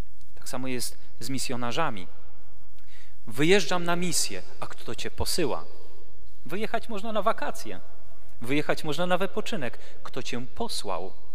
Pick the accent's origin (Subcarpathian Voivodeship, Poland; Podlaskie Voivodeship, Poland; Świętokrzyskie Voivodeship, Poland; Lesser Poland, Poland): Podlaskie Voivodeship, Poland; Kruszyna; moja wioska to jest naprawdę 1/10 jednej dzielnicy Drohiczyna. Bo moja wioska nazywa się Kruszyna i tak wygląda, jak się nazywa, bo jest 12 domów, asfalt się kończy, jest wielka kałuża, a potem można dojechać do mojego domu.